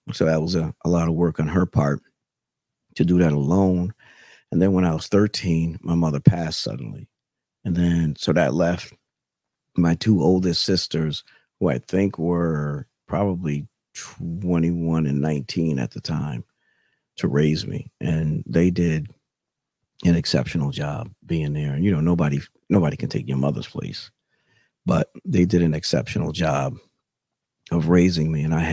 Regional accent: New Haven, Connecticut, United States; I grew up in New Haven. I was born in New Haven, and we first lived in Ashman Street Projects, moved from Ashman Street Projects to Eastern Circle, better known now as Exit 8.

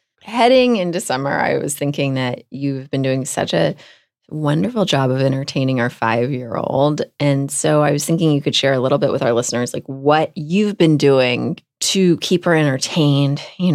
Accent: Houston, Texas, United States; I grew up in Houston, Texas, and it snowed.

